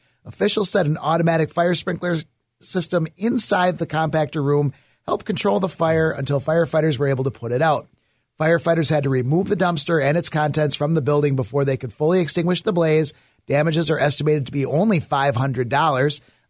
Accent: Butler, United States; our last sprinkler saves come from my former fire department in my hometown.

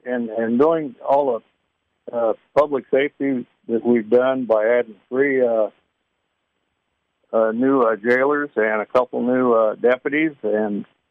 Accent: Iowa, United States; I'm born and raised in Des Moines County, and I've got a lot of history here in Des Moines County.

